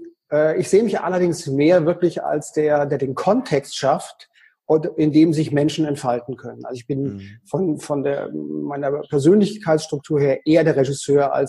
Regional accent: Konstanz, Baden-Württemberg, Germany; also born or lived in Paris; Ich komme ursprünglich aus Konstanz am Bodensee und habe dann in Paris kurz studiert.

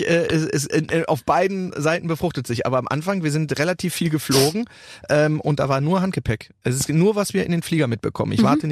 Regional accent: Cologne, North Rhine-Westphalia, Germany; ich komme ja aus Köln

